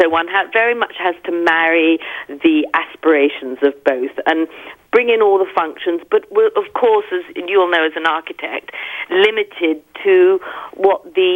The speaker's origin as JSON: {"language": "English", "region": "East of England", "country": "United Kingdom", "moved": "yes", "said": "Oh, I think I come from originally Essex, England, where there is not a rock to be had."}